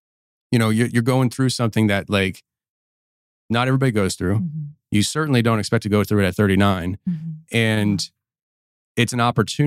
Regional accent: Pennsylvania, United States; when I was a kid, I was raised up north in the Philly area, but like outside, when I was a kid, I was outside of Philly, very rural Pennsylvania. I lived in a very large trailer park

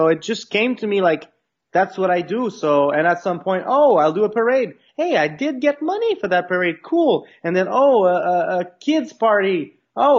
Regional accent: Quebec City, Quebec, Canada; I'm from Quebec City, Canada. Quebec, the province, and Quebec City, the city.

